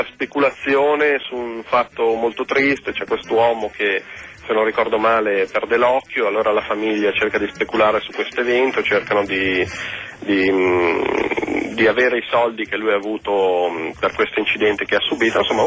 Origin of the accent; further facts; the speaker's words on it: Milan, Lombardy, Italy; Qui la pronuncio, io sono milanese, quindi